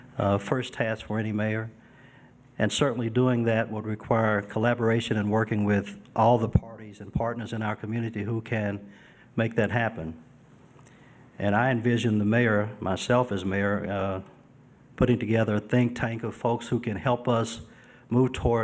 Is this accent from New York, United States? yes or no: no; Lexington, Kentucky, United States; I was born and raised in Lexington. 9 generations of the … have lived in this city.